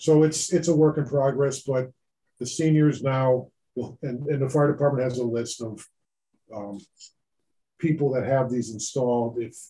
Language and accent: English; Vernon, Connecticut, United States; where I come from Vernon, most seniors live in some sort of housing facility.